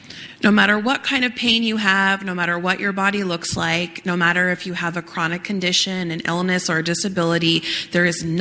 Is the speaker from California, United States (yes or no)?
yes; California, United States; I'm from California.